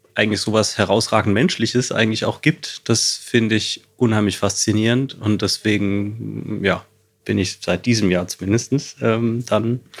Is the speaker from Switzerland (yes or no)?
no; Hesse, Germany; Aus dem Taunus.